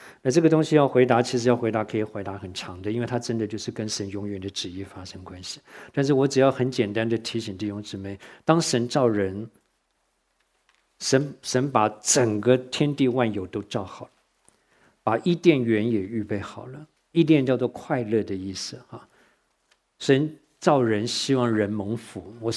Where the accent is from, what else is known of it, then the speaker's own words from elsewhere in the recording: Taiwan; now in United States; 我说像我从台湾来， 我说如果有一天我的同学突然从台湾来这里看我